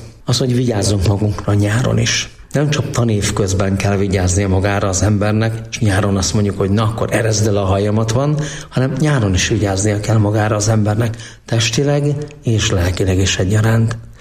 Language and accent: Hungarian; Hungary; Én mivel vidéki gyerek vagyok, falusi gyerek vagyok